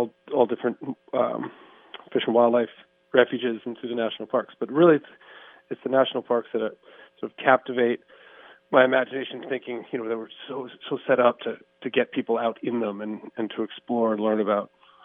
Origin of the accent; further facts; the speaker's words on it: Maine, United States; those of us who have born and raised in Maine and spent a lot of time outside, it's not uncommon.